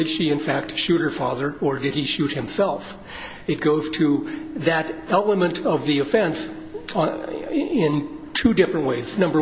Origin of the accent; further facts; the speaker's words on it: Helena, Montana, United States; I'm an attorney from Helena, Montana